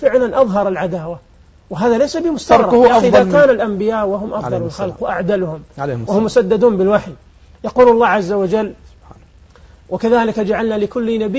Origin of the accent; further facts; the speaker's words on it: Saudi Arabia; أنا أذكر بعض الكتاب لما حصل تشكيل هيئة كبار العلماء عندنا في السعودية.